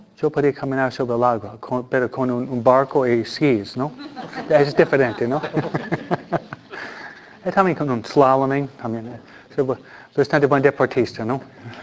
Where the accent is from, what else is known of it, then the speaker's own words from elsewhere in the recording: Michigan, United States; born there; Yo nací aquí. Ah, no en California, sino nací en Michigan, no Michoacán